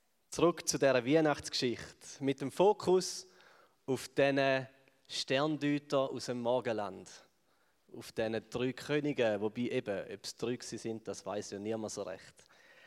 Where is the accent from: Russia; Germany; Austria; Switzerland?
Switzerland; da geht uns nicht so rein, oder? Als Schweizer.